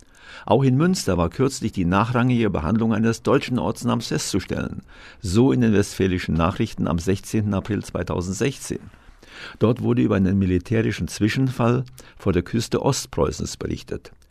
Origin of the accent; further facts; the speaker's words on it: Rosenthal, Silesian Voivodeship, Poland; born there; Geboren wurde ich übrigens in dem kleinen schlesischen Gebirgsdorf Rosenthal. Dieser, mein Heimatort, wird für mich und meine Landsleute jedenfalls nie Ružanka, sondern immer Rosenthal heißen.